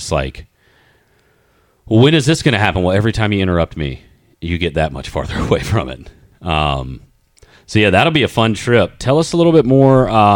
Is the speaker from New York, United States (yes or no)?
no; Rocky Mount, North Carolina, United States; when I moved from Eastern North Carolina up into Winston-Salem, and kind of that was, you know, when I moved there, I felt like that was the mountains. I came from Rocky Mount